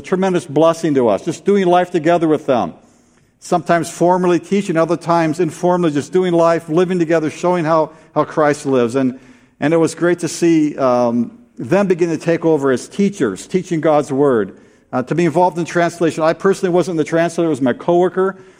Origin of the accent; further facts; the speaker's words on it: Brazil; I was actually born in Brazil. I grew up in Brazil. My mom is from Triple Falls. My dad is from England. They met in Pennsylvania. And I was born in Brazil.